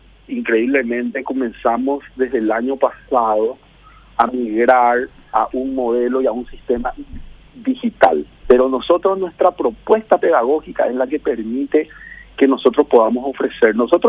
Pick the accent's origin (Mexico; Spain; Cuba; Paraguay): Paraguay; somos todos paraguayos